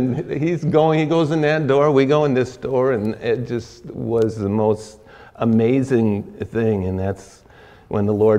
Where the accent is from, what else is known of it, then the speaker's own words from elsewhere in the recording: Wisconsin, United States; also born or lived in California; And I'm from Wisconsin. I moved to California and lived there 12 years